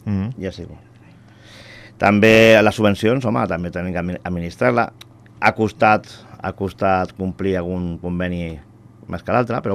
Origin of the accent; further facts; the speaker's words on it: Sant Cugat del Vallès, Catalonia, Spain; com a Sant Cugatenc, és a dir, jo he nascut a Sant Cugat i vinc del barri del Monestir